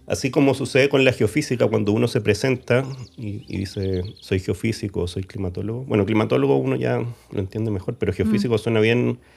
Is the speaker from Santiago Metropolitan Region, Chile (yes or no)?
no; Valdivia, Los Ríos, Chile; como soy del sur de Chile, soy de Valdivia